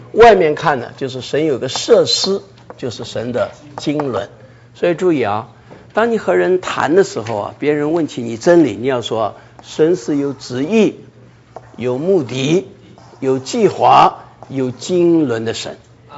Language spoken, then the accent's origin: Chinese; China; moved away; 就好像这个我们从大陆来的，有一些啊经历一些很特殊的经历